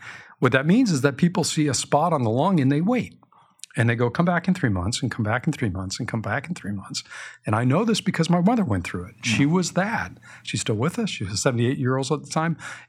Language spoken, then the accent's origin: English; California, United States; born there; So I was born in Silicon Valley in 1965.